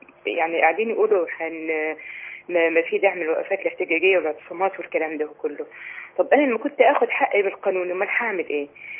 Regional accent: Egypt

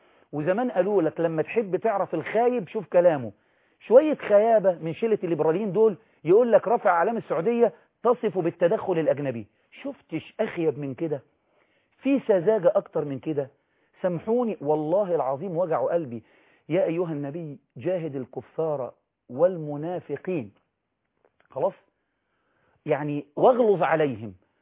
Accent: Egypt; وانا مصري مسلم عايش في مصر

